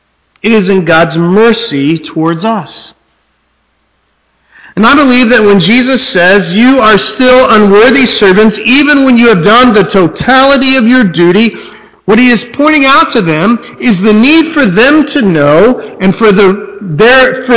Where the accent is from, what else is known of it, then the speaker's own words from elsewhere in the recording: Texas, United States; This past week in the news, and perhaps it's a little bit because we're from Texas, but it was news everywhere.